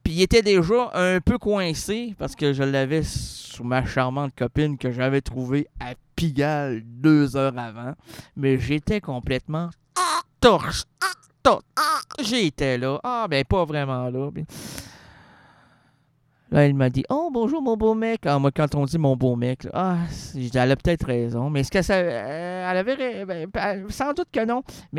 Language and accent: French; Quebec, Canada; Oui, mais parce que moi, je suis Québécois, ça attire la fille, ça. Ah, oh, l'accent. Je suis laid, mais j'ai l'accent.